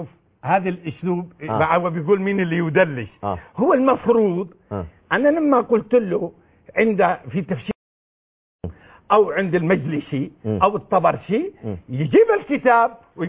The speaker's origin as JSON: {"language": "Arabic", "town": "Hama", "region": "Hama Governorate", "country": "Syria", "said": "نعم أنا من سوريا ومن حمال باسل الأبية"}